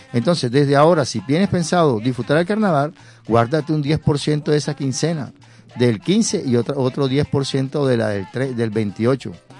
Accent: Barranquilla, Atlántico, Colombia; Entonces nosotros tenemos, como buenos barranquilleros, ser equilibrados al momento de desbordarnos en los gastos

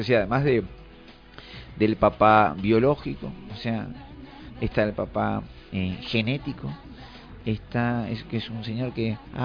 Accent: Tandil, Buenos Aires Province, Argentina; Yo me acuerdo cuando yo vengo de Tandil, y en Tandil yo vengo de una familia súper estereotipada

